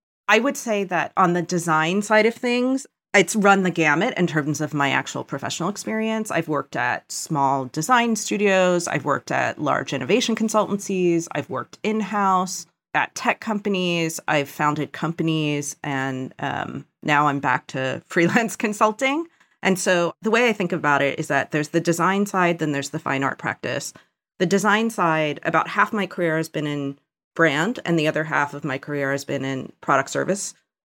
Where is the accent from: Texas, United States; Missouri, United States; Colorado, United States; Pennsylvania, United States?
Pennsylvania, United States; So I grew up outside of Philadelphia. My mother is a artist. My father is a computer scientist. They both immigrated from Korea, I think during the 60s. And so my sister and I were born in the States.